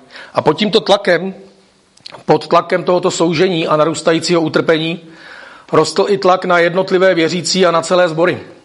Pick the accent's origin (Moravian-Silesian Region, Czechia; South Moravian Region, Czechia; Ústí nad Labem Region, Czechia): Ústí nad Labem Region, Czechia; Ústí nad Labem; jsem z Ústí nad Labem a přijel jsem se svojí ženou